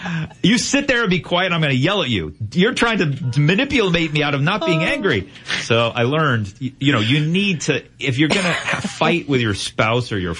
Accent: Dallas, Texas, United States; And I grew up in Dallas, right by Ybetsy. And my parents are right down the street in Plano.

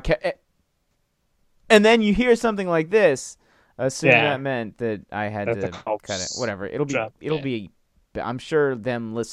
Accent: Boston, Massachusetts, United States; I'm probably saying it wrong. I'm from Boston. We don't know.

